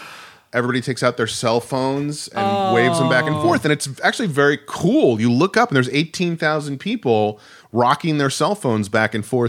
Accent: New Rochelle, New York, United States; From New Rochelle, New York, which is outside New York City.

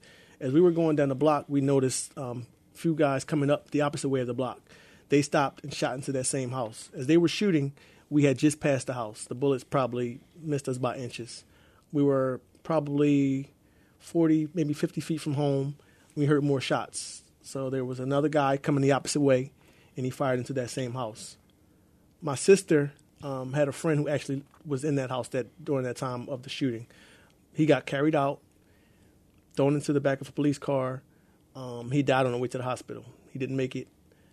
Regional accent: Philadelphia, Pennsylvania, United States; So growing up in West Philly, there's not a lot of places to play safely.

